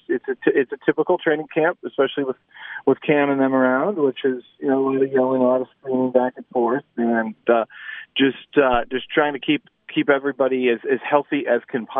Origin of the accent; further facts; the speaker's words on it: Cleveland, Ohio, United States; I'm from Cleveland, so.